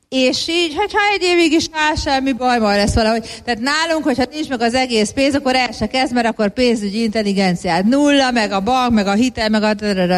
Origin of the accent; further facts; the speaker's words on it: Nigeria; Hungarian is a second language; ha én nigériai vagyok